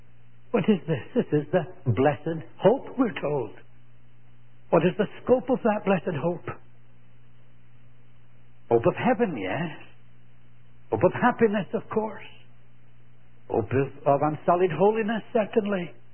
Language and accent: English; Scotland, United Kingdom; Being a Scot, I had to devise ways of providing my children with pocket money.